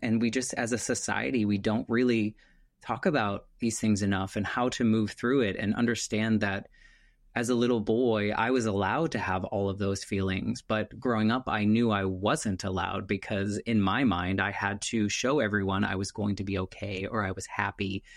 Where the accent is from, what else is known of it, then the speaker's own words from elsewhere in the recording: New England, United States; born there; I was born in New England, so I understand what that's like up there.